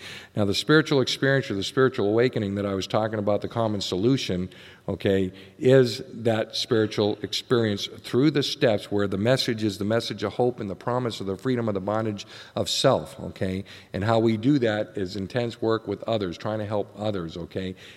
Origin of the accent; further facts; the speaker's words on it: Boston, Massachusetts, United States; I grew up in Boston, one of the most racial capitals in the country in the 70s. We had forced busing and stuff.